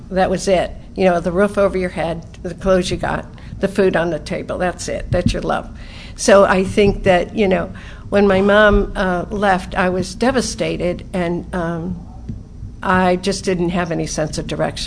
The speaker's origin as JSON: {"language": "English", "region": "Connecticut", "country": "United States", "tie": "born or raised there", "said": "So I am from Connecticut. I was born and raised there, and in a very French Catholic family."}